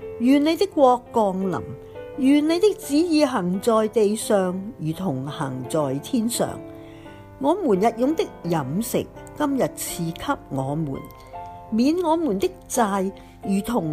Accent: Indonesia; 我是一个印尼人，基督徒在我的国家是很少数的

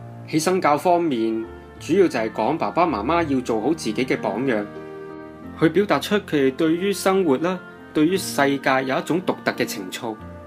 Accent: Hong Kong; 我们香港人就惯了在顺境里面生活

